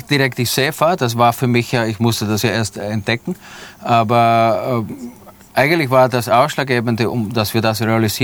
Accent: Austria; moved away as an adult; Ich komme aus Österreich, ja, eine große seefahrende Nation, wie wir alle wissen.

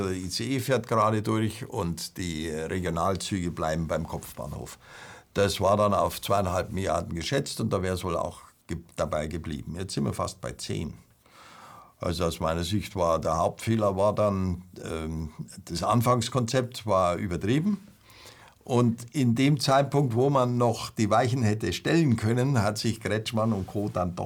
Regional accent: Munich, Bavaria, Germany; dass der mich als Münchner da in Berlin vertritt.

